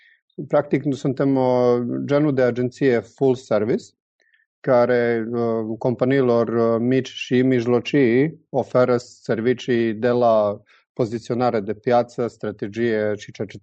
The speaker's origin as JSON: {"language": "Romanian", "country": "Serbia", "tie": "born there", "also_born_or_lived": "Budapest, Hungary", "second_language": "Romanian", "said": "Eu m-am născut în Serbia. Sunt, deci, un sârb autentic, cum s-ar zice. Și liceul am terminat în Budapesta."}